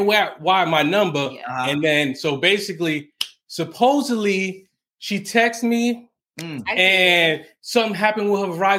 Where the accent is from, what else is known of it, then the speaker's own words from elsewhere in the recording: New York, United States; I'm originally from New York.